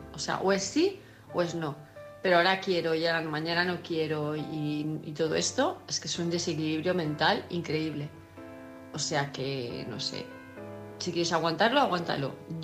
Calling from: Palma de Mallorca, Balearic Islands, Spain; de Palma de Mallorca

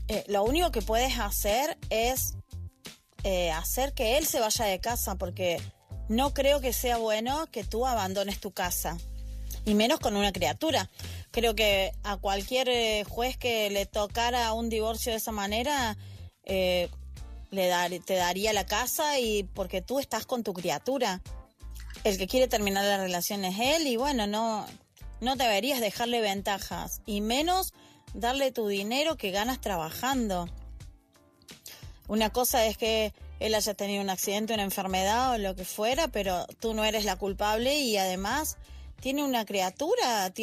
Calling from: Argentina; desde Argentina

